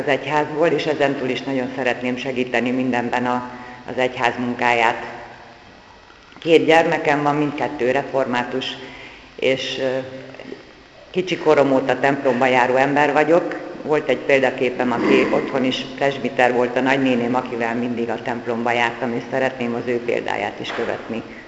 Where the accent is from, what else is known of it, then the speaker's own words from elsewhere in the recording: Transylvania, Romania; Erdélyből származom, 93 óta vagyok ennek az egyháznak a tagja.